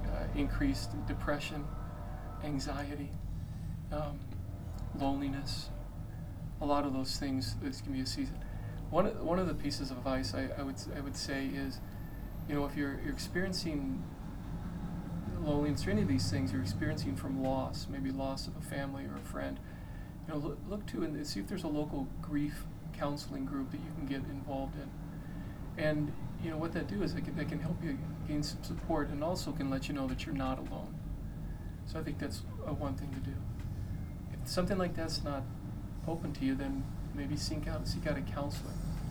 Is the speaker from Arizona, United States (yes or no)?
yes; Chandler, Arizona, United States; in the area of our parish in the town where I grew up in Chandler, Arizona.